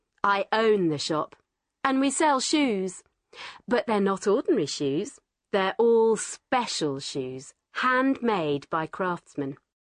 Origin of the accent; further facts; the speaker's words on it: London, United Kingdom; my grandparents were from Italy, but I'm English. I've always lived in London because I really like it here. It's an expensive city, but it has lots to offer. I don't think I'd like to live anywhere else. I'm 28